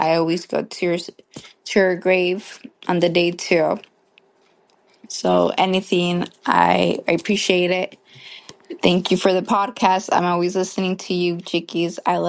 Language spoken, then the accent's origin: English; Washington, United States; I am from Washington State.